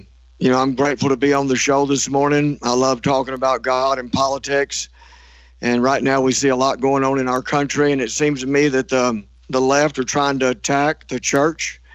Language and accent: English; Texas, United States; moved away as an adult; I was born and raised outside of Houston, Texas. That's where I got into most of my past life and got into some trouble and stuff like that. I love Texas. I'm not there anymore. I moved out of Texas in 1993 and moved up to the Black Hills